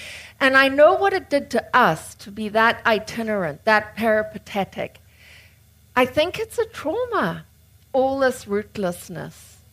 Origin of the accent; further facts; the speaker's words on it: Zimbabwe; accent: Zimbabwean; When I get back to Zimbabwe, I'm like, oh, I don't have to explain myself. My accent quickly gets much more Zimbabwean.